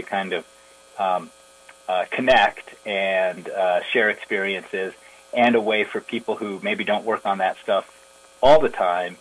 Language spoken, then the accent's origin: English; Minnesota, United States; I grew up in Minnesota, so I grew up not so much on rivers, but paddling lakes and lakes in northern Minnesota in canoes.